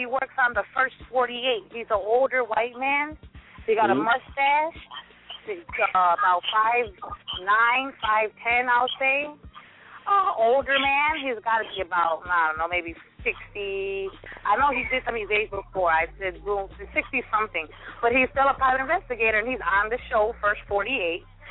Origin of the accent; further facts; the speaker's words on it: Chicago, Illinois, United States; I'm from Chicago. And as well, here in Chicago, the law is way more, I think, dominant and more forceful versus to Miami.